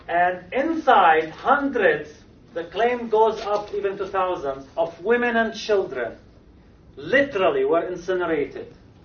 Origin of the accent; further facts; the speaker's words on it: United States; now in Chicago, United States; I come from the United States and I live in Chicago